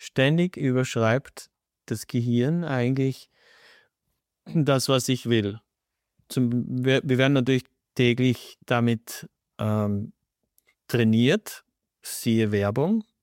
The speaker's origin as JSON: {"language": "German", "region": "Styria", "country": "Austria", "said": "Ja, zumindest bei uns in der Steiermark ist es schon so ein bisschen."}